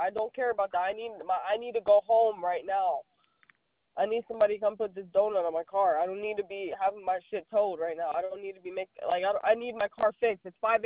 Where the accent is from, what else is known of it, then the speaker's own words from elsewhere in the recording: Colorado, United States; I'm not even in my state right now. I'm in Texas. I'm from Colorado.